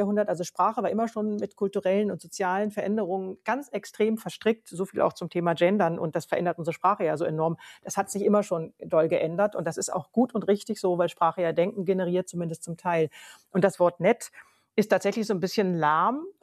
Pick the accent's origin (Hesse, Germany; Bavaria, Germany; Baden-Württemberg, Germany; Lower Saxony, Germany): Lower Saxony, Germany; born there; also ich bin selber gebürtig der Niedersächsin.